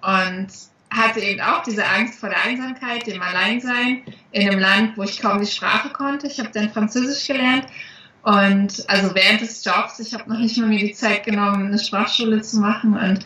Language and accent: German; eastern Germany, Germany; ich komme ja aus dem Osten und meine Eltern hatten nie die Möglichkeiten, die kannten das nicht anders.